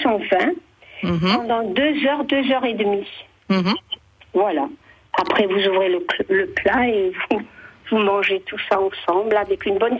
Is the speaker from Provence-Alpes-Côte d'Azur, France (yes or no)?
no; Grand Est, France; Je suis alsacienne.